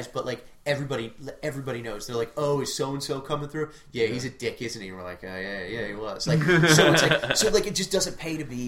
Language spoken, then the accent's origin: English; Philadelphia, Pennsylvania, United States; especially he found out I was from Philly